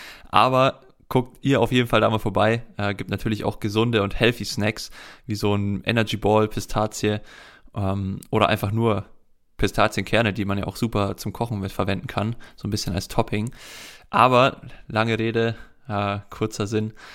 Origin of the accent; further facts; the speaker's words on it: Tuscany, Italy; Also ich komme ja direkt aus der Toskana, aus Italien.